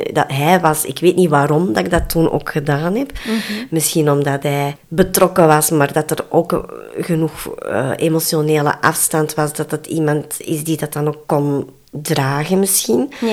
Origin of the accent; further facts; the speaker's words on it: Belgium; also born or lived in South Korea; Ik ben 45 jaar en ik ben geadopteerd uit Zuid-Korea. Ik ben in 1977 alweer aangekomen in België.